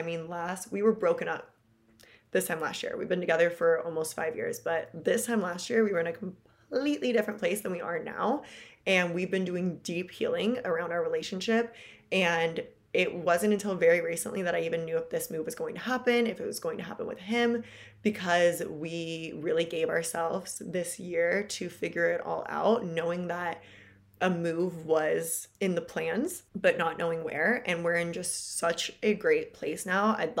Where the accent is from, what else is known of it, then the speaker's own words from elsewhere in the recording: California, United States; I'm actually moving out of the state of California. And I'm born and raised in California. My family is in California.